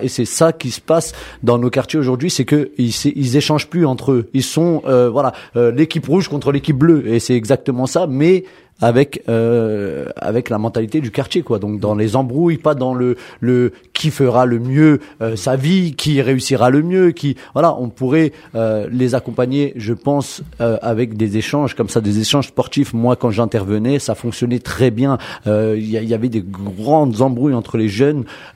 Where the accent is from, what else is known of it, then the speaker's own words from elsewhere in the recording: Domont, Île-de-France, France; je fais partie de la commune de Domont, j'ai grandi à Domont et je suis intervenu en tant qu'acteur social dans la commune.